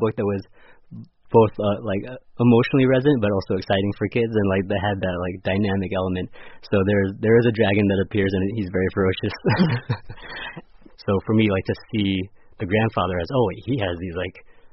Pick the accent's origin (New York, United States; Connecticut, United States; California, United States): Connecticut, United States; My parents came over right before the war got really bad in Vietnam, and my grandparents came shortly thereafter. So we grew up in Connecticut